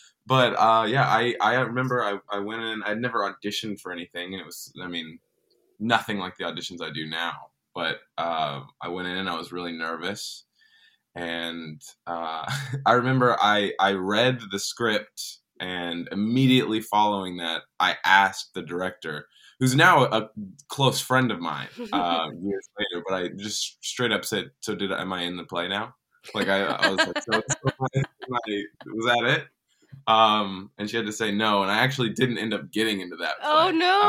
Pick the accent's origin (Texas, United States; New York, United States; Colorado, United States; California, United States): Texas, United States; Dallas; I grew up in Dallas, Texas, which is not the, biggest place for, the arts and entertainment. It's more oil than anything.